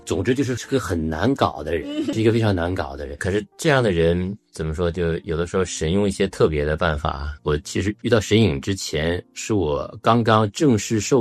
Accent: Shenyang, Liaoning, China; 因为我就是我老家在东北沈阳人，觉得东北男人然后比较坚强啊

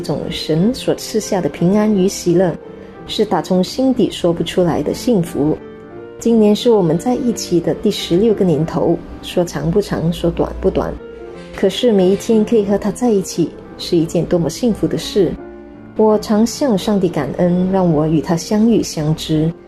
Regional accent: Malaysia; 大家好，我是来自马来西亚的

